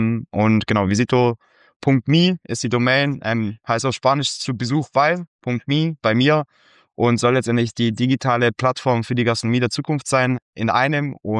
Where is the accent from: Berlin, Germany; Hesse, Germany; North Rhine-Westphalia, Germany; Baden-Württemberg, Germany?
Baden-Württemberg, Germany; Esslingen; born there; Ich bin gebürtiger Esslinger, das heißt um die Ecke von Stuttgart, deswegen auch leidenschaftlicher VfB-Fan für die, wo zuschauen. Genau, und bin 33 Jahre alt.